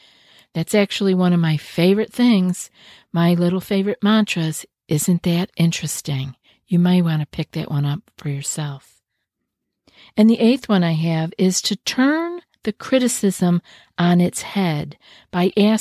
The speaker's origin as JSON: {"language": "English", "region": "New York", "country": "United States", "said": "I know when I first moved here, I was from New York."}